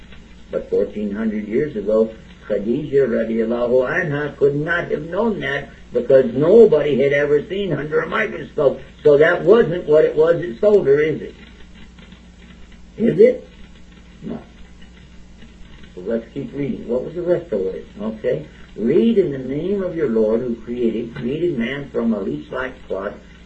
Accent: Texas, United States; Don't forget I'm from Texas.

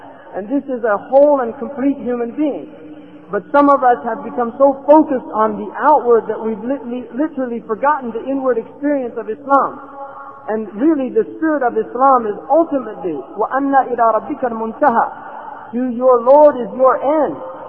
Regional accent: California, United States; Alright, I'm a Muslim from California.

